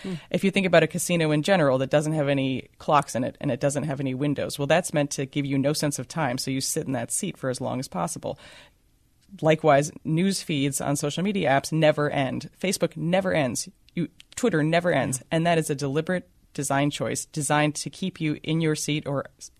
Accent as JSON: {"language": "English", "region": "New York", "country": "United States", "said": "And granted, I'm from New York and basically still can't drive very well"}